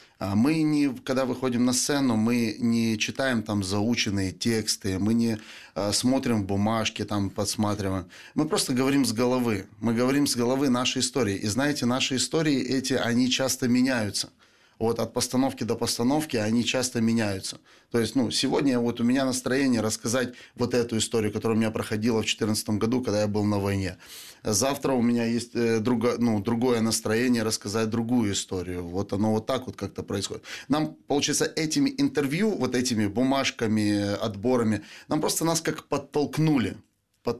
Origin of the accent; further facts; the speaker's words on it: Odesa, Odesa Oblast, Ukraine; Ні, я з Одеси. Рядом з Одесою живу, з містом Лиманський район, село Фонтанка, там прямо на берегу моря знаходиться.